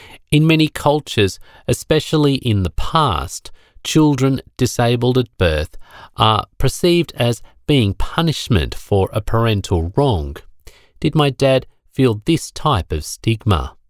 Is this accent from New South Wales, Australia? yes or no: no; Melbourne, Victoria, Australia; born there; I was born prematurely in Melbourne in 1948, when my mother was 40 years old.